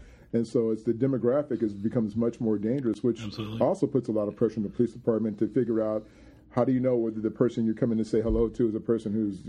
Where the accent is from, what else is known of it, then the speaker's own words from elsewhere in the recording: Lemon Grove, California, United States; I mean, I grew up out in Lemon Grove, La Mesa area